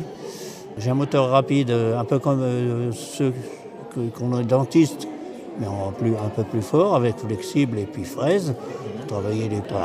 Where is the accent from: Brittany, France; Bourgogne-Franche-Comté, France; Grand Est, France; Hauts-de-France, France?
Hauts-de-France, France; Creil; Je viens de Creil. J'ai une formation de mécanicien.